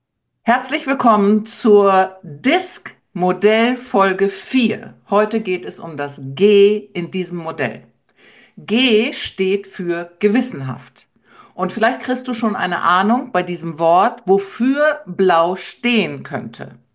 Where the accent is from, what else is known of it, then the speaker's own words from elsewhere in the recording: Lower Saxony, Germany; eigentlich mit Holland im Herzen aufgewachsen, weil ich komme ursprünglich aus Ostfriesland und auf der anderen, Entschuldigung, auf der anderen Seite war immer Groningen, also Holland gehört in mein Leben.